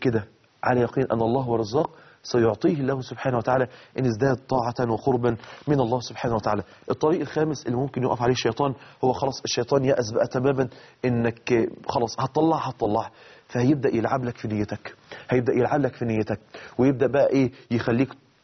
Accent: Mansoura, Dakahlia, Egypt; عندنا في المنصورة في في في مصر

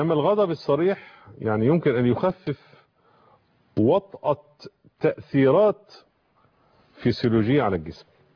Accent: Egypt; اللي هو بيقوله عندنا في مصر بيحقن في نفسه

